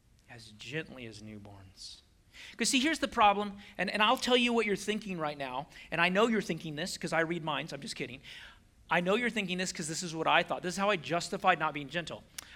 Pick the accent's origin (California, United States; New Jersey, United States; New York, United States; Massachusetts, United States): California, United States; Even though I'm from California, I may be that redheaded stepchild for y'all, but we're still related.